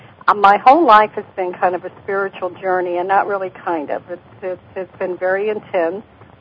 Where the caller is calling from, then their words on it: Naples, Florida, United States; I'm calling from Naples, Florida.